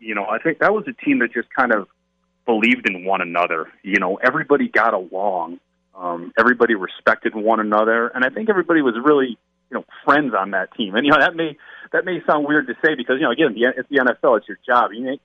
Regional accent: Pennsylvania, United States; I grew up in Pennsylvania, but playing in Oakland, man

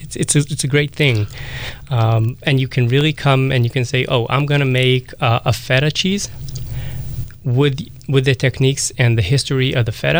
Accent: Israel; In the Judea Mountains.

